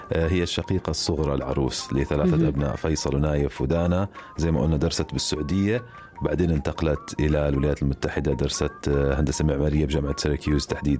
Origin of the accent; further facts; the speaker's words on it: Jordan; مش لأنه يعني أنا من الأردن فبنحط الخبر